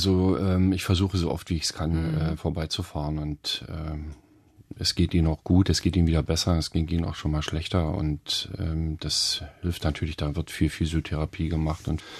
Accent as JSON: {"language": "German", "town": "Nauendorf", "country": "Germany", "tie": "born or raised there", "said": "das war die LPG in meinem Heimatdorf in Nauendorf"}